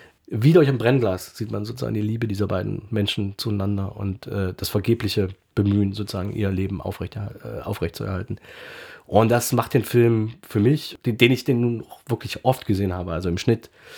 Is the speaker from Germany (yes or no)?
yes; Magdeburg, Saxony-Anhalt, Germany; ich komme aus Magdeburg.